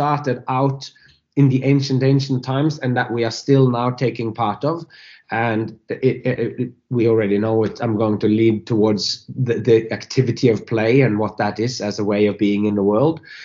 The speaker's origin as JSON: {"language": "English", "country": "Norway", "tie": "born or raised there", "second_language": "English", "said": "I grew up in Norway, which is kind of a Protestant kind of place and Western thinking or whatever."}